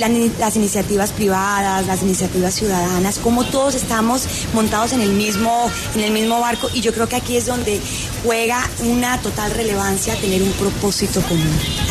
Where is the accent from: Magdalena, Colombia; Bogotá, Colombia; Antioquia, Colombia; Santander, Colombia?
Magdalena, Colombia; Santa Marta; Pero les prometo que soy samaria de pura cepa, de pura calleye.